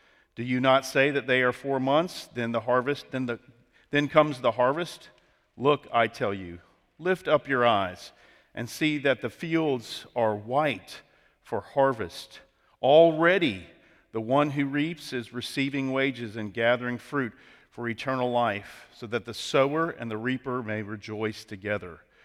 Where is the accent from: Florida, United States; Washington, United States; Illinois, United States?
Florida, United States; I'm originally from South Florida, just outside of Palm Beach County